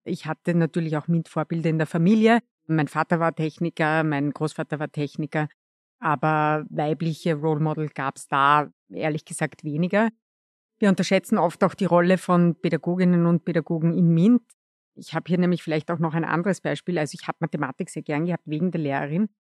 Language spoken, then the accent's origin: German; Upper Austria, Austria; now in Vienna, Austria; Lebe in Wien, bin eigentlich aus Oberösterreich.